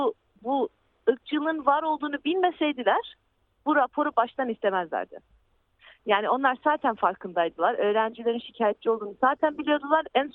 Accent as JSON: {"language": "Turkish", "town": "Shepperton", "region": "South East England", "country": "United Kingdom", "tie": "born or raised there", "said": "Shepperton, hani ben burada doğdum büyüdüm"}